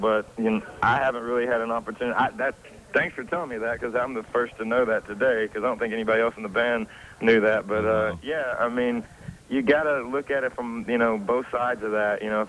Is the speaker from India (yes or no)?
no; Tennessee, United States; I was born and raised in Tennessee, but the band's based out of Jacksonville, Florida.